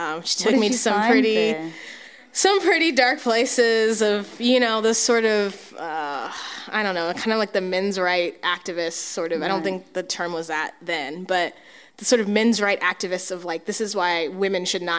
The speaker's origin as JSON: {"language": "English", "town": "Oceanside", "country": "United States", "tie": "born or raised there", "said": "I think the geography of it is, so I grew up in Oceanside, so did she, both went to Michigan"}